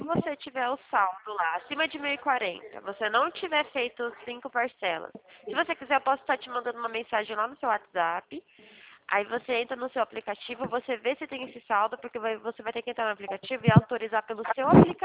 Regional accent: Presidente Prudente, São Paulo, Brazil; also born or lived in Santa Catarina; o meu DDD ele é 48 porque eu estava morando em Santa Catarina. Eu sou de Prudente, mas eu voltei faz 5 meses.

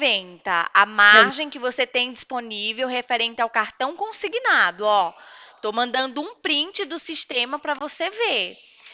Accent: São João do Rio do Peixe, Paraíba, Brazil; born there; accent: Paraíba; now in Americana, Brazil; o meu sotaque é da Paraíba, né? Eu nasci, fui, nasci aí na Paraíba, em São João do Rio do Peixe.

